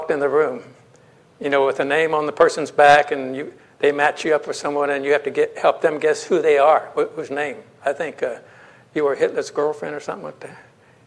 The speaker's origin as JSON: {"language": "English", "region": "Texas", "country": "United States", "tie": "born there", "said": "I was born in Texas. You can tell by my accent. And my wife was born in Oregon."}